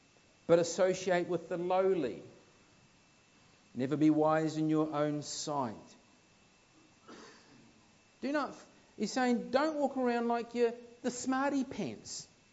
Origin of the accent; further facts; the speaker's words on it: New Zealand; now in Australia; It still happens today when I go home to New Zealand after being here. I say, yeah, mate, I picked this up in Australia.